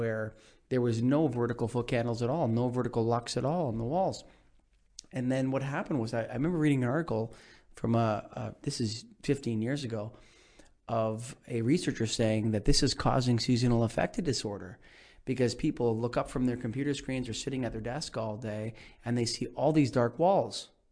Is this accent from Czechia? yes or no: no; Canada; I'm Canadian